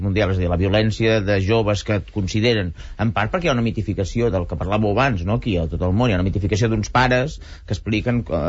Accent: Catalonia, Spain; jo com a ciutadà català

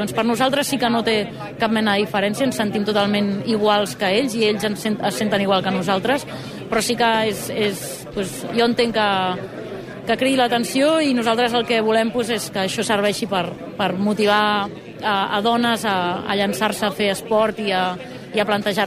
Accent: Catalonia, Spain; som dos persones de diferents cultures, ella és anglesa, jo soc catalana

